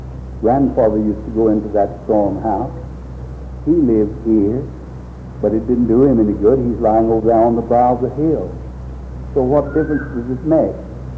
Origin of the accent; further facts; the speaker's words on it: Florence, Alabama, United States; also born or lived in Giles County, Tennessee; I was born down here in Giles County, right on the line of Giles and Lawrence County, not much more than 80 miles from where we're now living, Sandy. But when I was about 8 years old, my father sold that place and moved away into Alabama, over into Florence, Alabama.